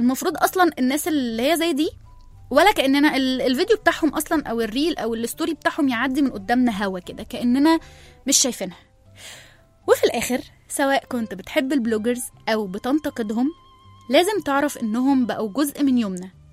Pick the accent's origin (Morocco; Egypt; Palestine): Egypt; لا احنا مصريين ما ينفعش نظهر كده للعالم